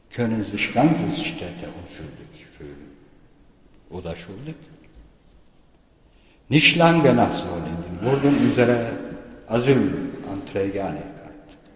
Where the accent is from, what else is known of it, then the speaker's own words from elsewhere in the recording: Turkey; now in Germany; Meine Foltererlebnisse und meine fortsetzende Verfolgung in der Türkei änderten meine Beziehung zu meinem Herkunftsland grundlegend. Dieses Land, wo ich geboren und groß geworden war, wurde mir Jahr für Jahr fremder.